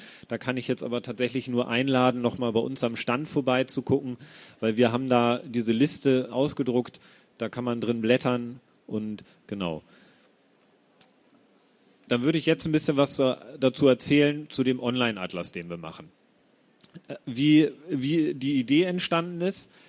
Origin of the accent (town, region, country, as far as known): Hamburg, Germany; born or raised there